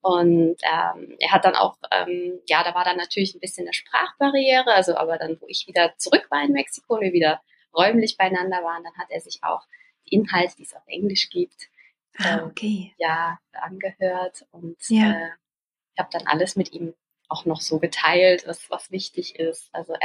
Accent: Germany; now in Switzerland; ich bin ja ursprünglich Deutsche, aber lebe schon seit über 15 Jahren in der Schweiz, da ist so meine Homebase in Europa.

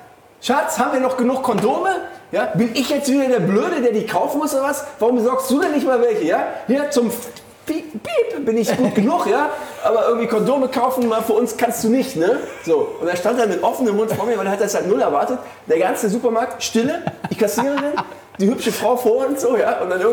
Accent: North Rhine-Westphalia, Germany; ich sage einfach dazu, wir sind alle Rheinländer und die Ähnlichkeit ist frappierend.

